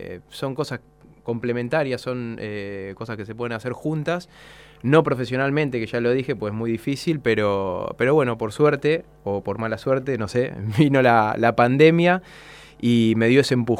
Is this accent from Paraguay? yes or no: no; Tolosa, Buenos Aires Province, Argentina; desde que me fui de acá de Tolosa, de mi casa.